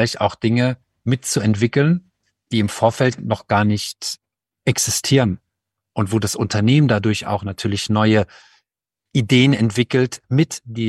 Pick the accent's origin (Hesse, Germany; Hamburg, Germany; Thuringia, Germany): Hesse, Germany; wir sagen in Hessen, also ich bin in Hessen aufgewachsen